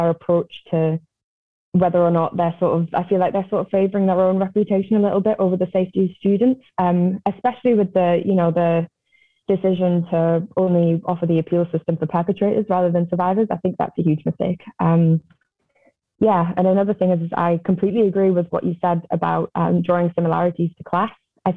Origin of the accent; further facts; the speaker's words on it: North East England, United Kingdom; because of my accent, I'm from the northeast of England